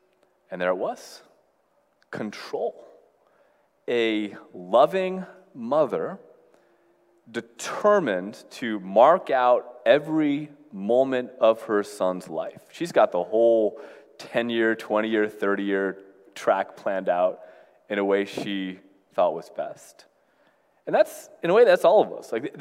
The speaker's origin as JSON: {"language": "English", "region": "New York", "country": "United States", "said": "I am from New York. Aside from going to school for a little bit, I think I've lived within the FM broadcast radius of the Empire State Building for, aside from a couple years in school again, for almost all my life."}